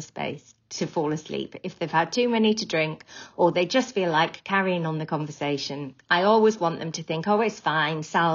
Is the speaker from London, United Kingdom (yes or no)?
no; Wales, United Kingdom; I'm from Wales.